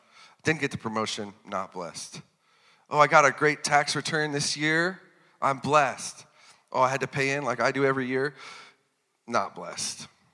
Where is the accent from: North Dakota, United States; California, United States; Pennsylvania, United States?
North Dakota, United States; now in Iowa, United States; My wife Kayla and I, we have lived in Iowa for almost 6 years now. It's been crazy. We are transplants from North Dakota